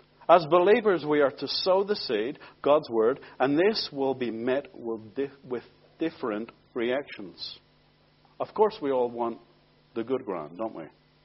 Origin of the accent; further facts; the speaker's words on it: Belfast, Northern Ireland, United Kingdom; when I was a young boy growing up in Belfast, I didn't know what this door knocking business was all about